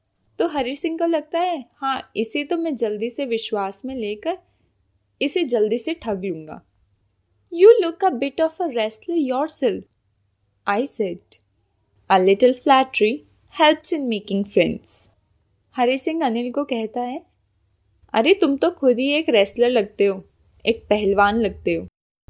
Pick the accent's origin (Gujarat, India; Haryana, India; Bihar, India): Haryana, India; Sonipat; मैं सोनीपत हरियाणा से बिलोंग करती हूँ।